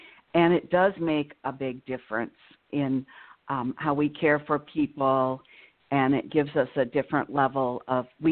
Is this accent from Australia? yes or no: no; Illinois, United States; born there; now in Madison, United States; I live in Madison, Wisconsin, and that's where I'm calling from. I was born in Illinois.